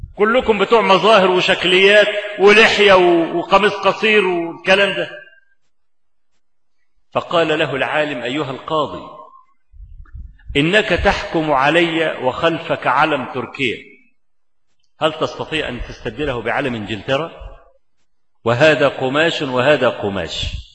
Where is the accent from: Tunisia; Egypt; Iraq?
Egypt; وهو موجود عندنا في مصر لحد النهارده